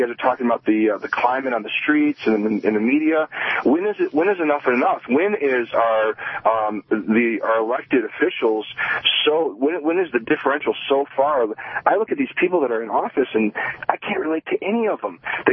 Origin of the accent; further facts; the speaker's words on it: Detroit, Michigan, United States; I've all these years growing up in Detroit and listening to Peter and then listening to you, I've never called